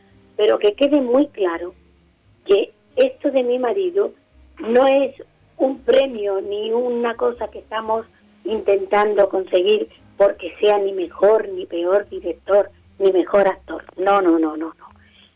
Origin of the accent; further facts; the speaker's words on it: Corral de Almaguer, Castilla-La Mancha, Spain; Y mi pueblo se llama Corral de Almaguer. Y es un pueblo muy bonito.